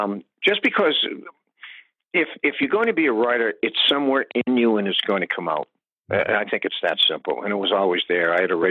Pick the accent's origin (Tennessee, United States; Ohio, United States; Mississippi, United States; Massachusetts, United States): Massachusetts, United States; Boston; he's from Boston and I'm from Boston.